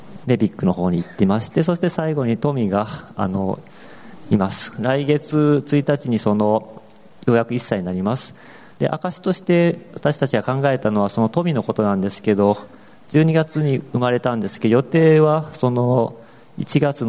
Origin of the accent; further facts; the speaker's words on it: Finland; Japanese is a second language; now in Japan; フィンランドから来た宣教師です。